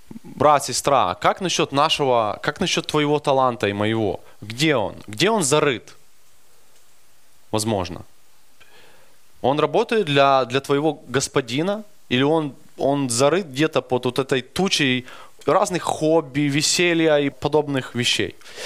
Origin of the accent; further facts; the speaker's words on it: Rivne, Rivne Oblast, Ukraine; поскольку я живу-то недалеко, я сам из Ровно, я остался еще на одну ночь.